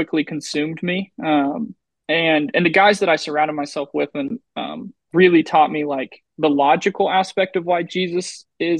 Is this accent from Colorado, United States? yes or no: yes; Colorado, United States; I'm gonna say I'm from Colorado and forever have to like say not the pretty part.